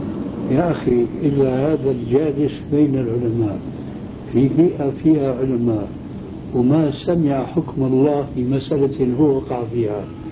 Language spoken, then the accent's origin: Arabic; Syria; عندنا في سوريا يقولون توكلنا على الله عليك